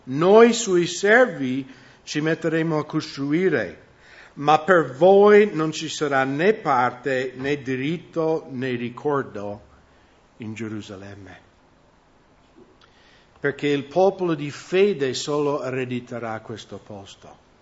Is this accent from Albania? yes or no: no; United States; also born or lived in Veneto; now in Italy; io ho vissuto più anni nel Veneto di qualunque altro posto nella mia vita. Perché quando ero piccolo in America mio padre cambiava lavoro spesso e ci traslocavamo. Ho vissuto più tempo qui di qualunque altro posto nel mondo. Quindi in un certo senso sono miso Veneto.